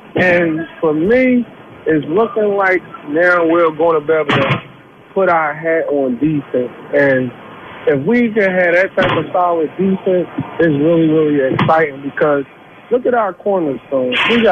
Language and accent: English; Philadelphia, Pennsylvania, United States; I know it's hard for this city. I was born and raised in Philly. Very, very impatient.